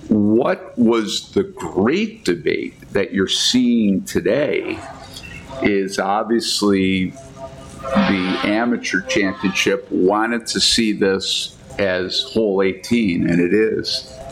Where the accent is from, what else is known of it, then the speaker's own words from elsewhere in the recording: Holland, Michigan, United States; which I designed in my hometown of Holland, Michigan.